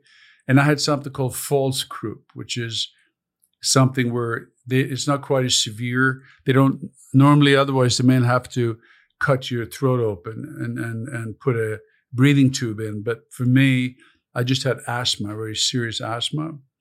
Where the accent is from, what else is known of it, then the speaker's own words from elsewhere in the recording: Sweden; So when I grew up in Europe